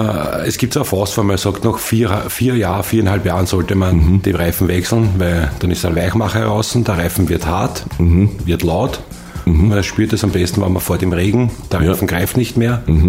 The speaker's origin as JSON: {"language": "German", "country": "Austria", "said": "was wir bei uns in Österreich oder in unseren Ländern nicht so haben."}